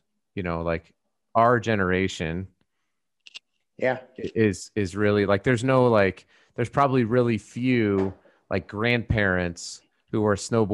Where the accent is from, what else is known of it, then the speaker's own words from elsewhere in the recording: Colorado, United States; My wife snowboarded because we grew up in Colorado.